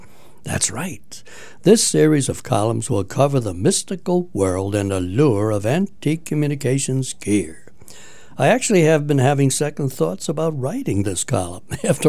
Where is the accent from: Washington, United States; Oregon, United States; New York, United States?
Washington, United States; Palos; one of the local Elmers in my hometown of Palos, Washington.